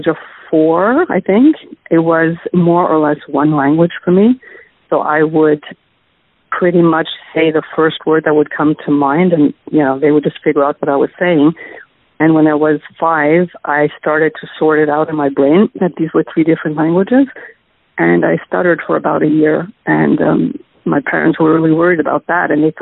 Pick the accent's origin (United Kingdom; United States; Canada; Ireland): Canada; Montreal, Quebec; first language German; English is a second language; So I was raised in my mother tongue, which was German. My dad was Swiss, and he came from the French part of Switzerland, and so he raised me in French. And so those were my two main languages. And in Montreal, I was living